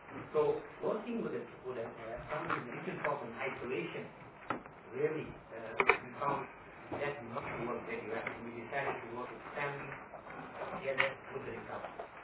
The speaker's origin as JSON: {"language": "English", "country": "South Africa", "said": "we felt that we are obligated as South African citizens."}